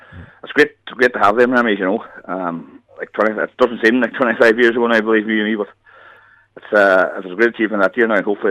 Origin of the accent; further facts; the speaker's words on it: Letterkenny, County Donegal, Ireland; moved away; I'm only a blow-in down here now. And I'm originally from Letterkenny, but I come down here in the late 90s